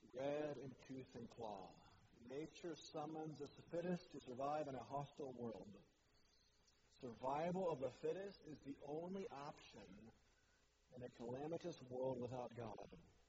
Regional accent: San Francisco, California, United States; born there; I was born in San Francisco. We didn't have hurricanes.

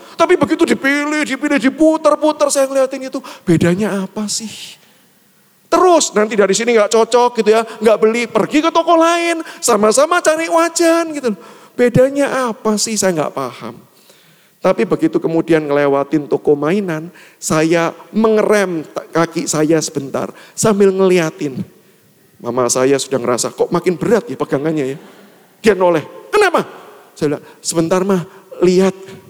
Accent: Surabaya, East Java, Indonesia; Saya berasal dari Surabaya, jadi Bapak Ibu yang berasal dari Surabaya, salam dari kampung kita, Surabaya.

